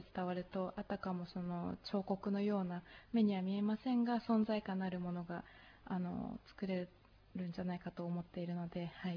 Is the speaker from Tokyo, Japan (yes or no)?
yes; Setagaya, Tokyo, Japan; 幼い頃は世田谷区を転々と引っ越しを して、はい、育ちました。